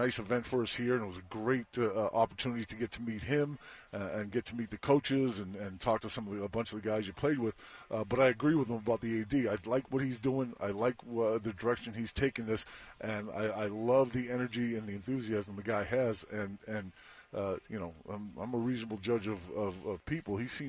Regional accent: Waltham, Massachusetts, United States; Growing up in Waltham.

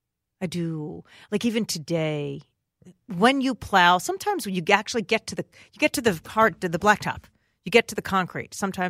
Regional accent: New Jersey, United States; Look, I'm from New Jersey. I went to school in Syracuse, but I had never seen ice fishing.

